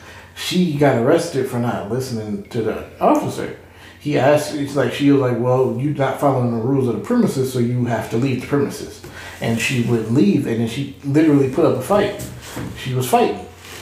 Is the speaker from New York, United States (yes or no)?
no; Ohio, United States; but we're from Ohio